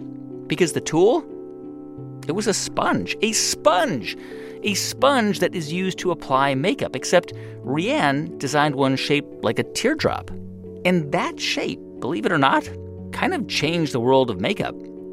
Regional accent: California, United States; I remember Bullock's. I grew up in Southern California.

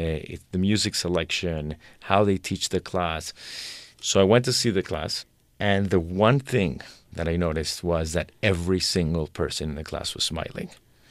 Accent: Colombia; I grew up in Colombia also, so I knew what was happening in the country.

